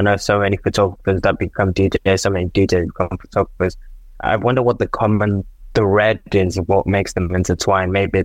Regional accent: Nigeria; It was the first time I heard Afrobeats because I'm from Nigeria.

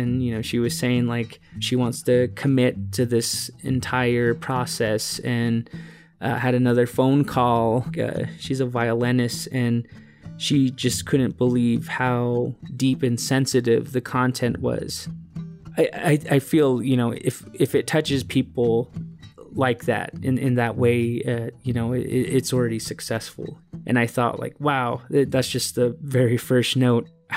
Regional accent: United States; I am from the Diné tribe, the Navajo Nation.

